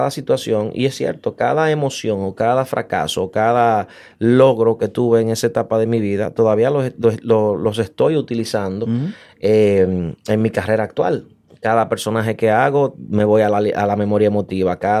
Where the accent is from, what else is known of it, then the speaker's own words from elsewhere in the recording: Santiago, Dominican Republic; amigos de Santiago, de donde yo me crié en República Dominicana